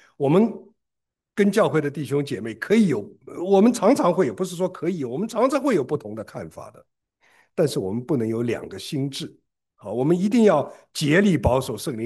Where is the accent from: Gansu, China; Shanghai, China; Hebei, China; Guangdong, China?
Shanghai, China; 我们上海人怎么就一定讲话不直了呢